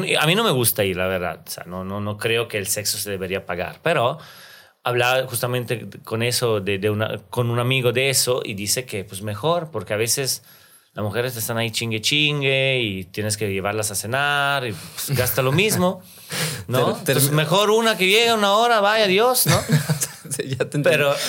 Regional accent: Italian-speaking Switzerland, Switzerland; yo soy de Suiza italiana

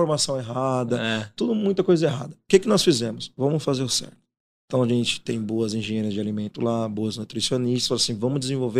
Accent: Bahia, Brazil; eu sou baiano, amo fazer, amo tapioca.

